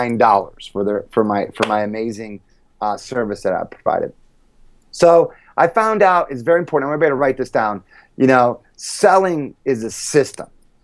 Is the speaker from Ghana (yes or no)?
no; Ann Arbor, Michigan, United States; I grew up in Ann Arbor, Michigan, and I struggled in life very young.